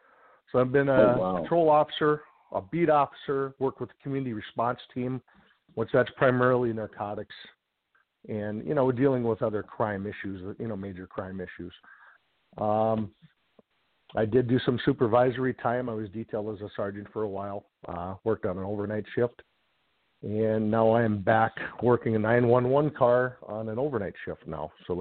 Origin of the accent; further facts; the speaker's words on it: Hibbing, Minnesota, United States; I'm originally from Hibbing, Minnesota, so most of my extended family is still up in that area in northern Minnesota. I'm an Iron Ranger, proud to say that.